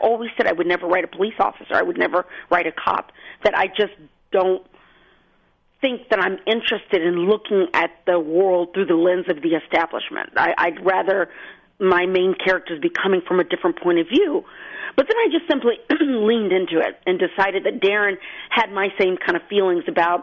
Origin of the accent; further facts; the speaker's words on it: Houston, Texas, United States; I am somebody who comes from East Texas. I grew up in Houston, so I am 100% a city girl.